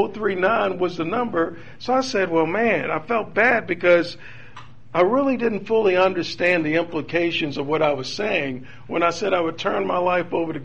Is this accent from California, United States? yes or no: no; Baltimore, Maryland, United States; when I was 10 years old, growing up in Baltimore, I remember watching TV for daily lottery numbers.